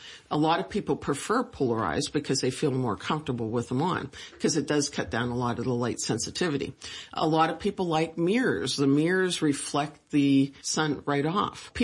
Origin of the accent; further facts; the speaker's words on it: Reynoldsville, Pennsylvania, United States; Well, I grew up near Reynoldsville, so I've been here all my life. I graduated from DuBois High School.